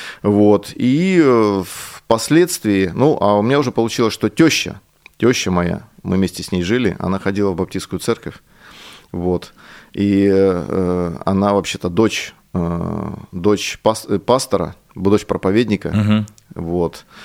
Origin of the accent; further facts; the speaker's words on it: Krasnodar, Krasnodar Krai, Russia; Я-то вообще-то родился не на Украине, я родился в Краснодаре. Это мой родной город.